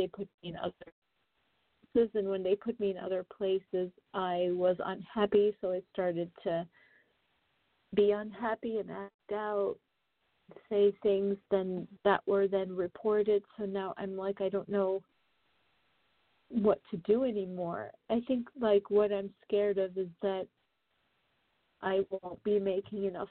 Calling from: New York, United States; I'm calling from New York.

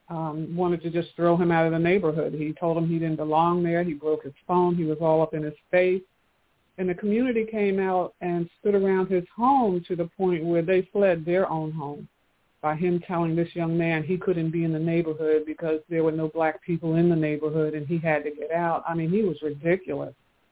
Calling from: Atlanta, Georgia, United States; I'm calling from Atlanta.

